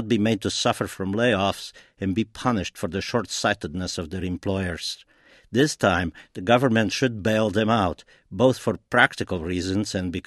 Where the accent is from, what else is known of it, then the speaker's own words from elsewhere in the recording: Romania; also born or lived in Detroit, United States; now in United States; When I came to this country from Romania, I first landed in Detroit. I may have been the only human in Motor City who didn't drive.